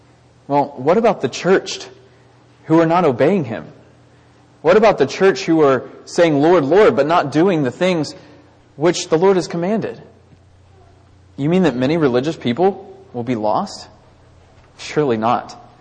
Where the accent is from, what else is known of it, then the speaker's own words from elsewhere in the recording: Baytown, Texas, United States; You know, a few years ago, when I was growing up in Baytown, our preacher went to across the street